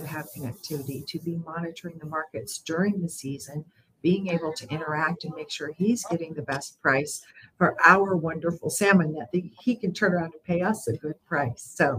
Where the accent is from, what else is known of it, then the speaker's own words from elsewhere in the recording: Dillingham, Alaska, United States; I was the librarian in my hometown of Dillingham